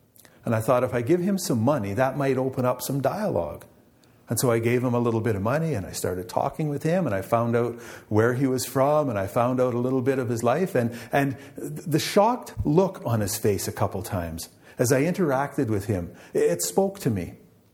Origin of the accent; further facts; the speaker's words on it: Spanish, Ontario, Canada; We're from Spanish. If we hear a siren, it could be somebody we know.